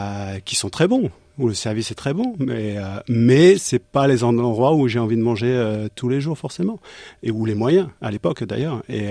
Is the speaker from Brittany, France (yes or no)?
yes; Brittany, France; Moi, je suis de Bretagne. Donc tout ce qui est soupe de poisson, fruits de mer, tout ça, j'adore.